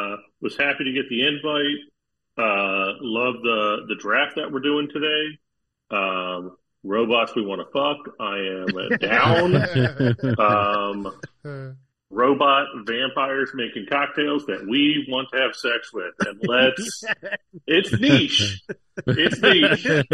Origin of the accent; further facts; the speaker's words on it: Dunedin, Otago, New Zealand; born there; I was born in Dunedin.